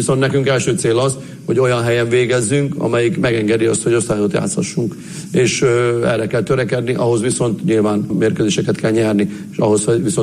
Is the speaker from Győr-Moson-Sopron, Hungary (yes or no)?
no; Borsod-Abaúj-Zemplén, Hungary; now in Debrecen, Hungary; Félig borsodi vagyok, félig hajdúbihari, sőt már több is, mert ugye Borsodban 30 évet éltünk, Hajdúbiharban már 33. év, úgyhogy azóta itt élünk Debrecenben.